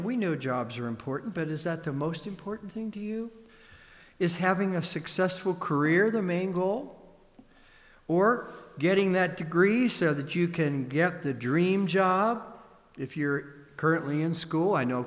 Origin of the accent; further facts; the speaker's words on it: Pittsburgh, Pennsylvania, United States; also born or lived in Buffalo; Well, I lived in Buffalo for 10 years, but that's not my hometown. My hometown is Pittsburgh.